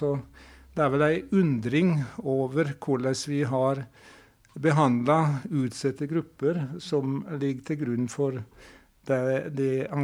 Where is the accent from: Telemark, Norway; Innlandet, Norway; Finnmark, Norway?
Telemark, Norway; Vinje; Men jeg har en sterk leseropplevelse fra oppveksten i Vinje.